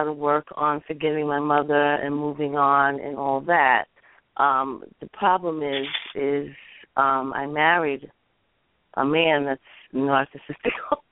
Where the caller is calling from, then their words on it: Virginia, United States; I'm calling from Virginia.